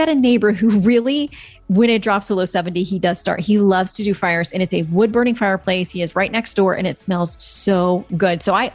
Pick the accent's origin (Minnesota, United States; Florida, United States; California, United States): Florida, United States